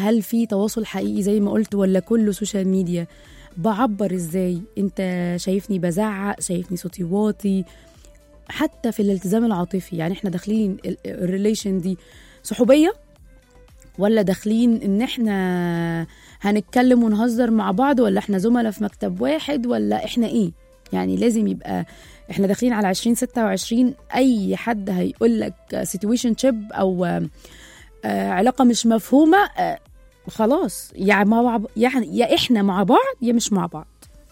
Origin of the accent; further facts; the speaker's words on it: Egypt; يعني مثلا زي ما بيحصل هنا كده عندنا في مصر